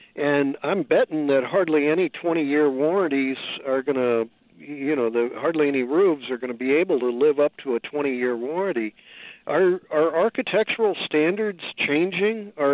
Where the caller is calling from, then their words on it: California, United States; No, I'm calling you from California.